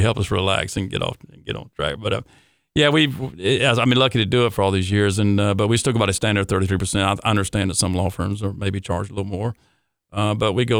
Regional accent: Charleston, South Carolina, United States; very blessed doing it in a beautiful place like Charleston, my hometown, you know, North Charleston High School graduate.

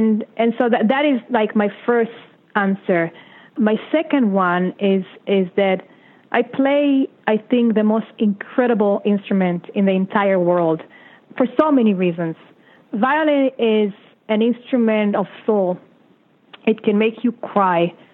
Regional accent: Israel; I came from Israel, and it's, you know, Israel is a place of struggle, no matter how you look at it.

